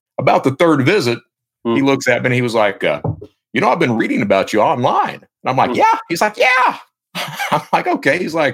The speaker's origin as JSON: {"language": "English", "region": "Kentucky", "country": "United States", "said": "I come from a family. My mom, I'm from Eastern Kentucky."}